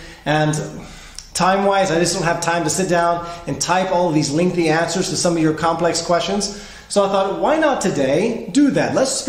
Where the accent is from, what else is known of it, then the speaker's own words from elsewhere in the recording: the South, United States; I'm 42 years old, growing up in the South